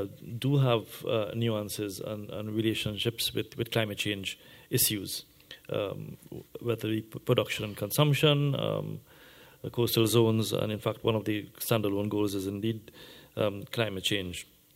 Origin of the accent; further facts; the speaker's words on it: Trinidad & Tobago; I'm from Trinidad and Tobago, as you may know, which is a small island developing state in the Southern Caribbean.